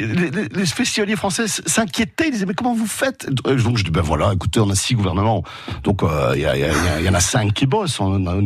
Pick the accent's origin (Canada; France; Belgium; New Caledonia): Belgium; Charleroi, Wallonia; accent: Charleroi; Évidemment, je suis l'accent de Charleroi. Moi … à Charleroi du Mercer. On ne dit pas merci, on dit Mercer.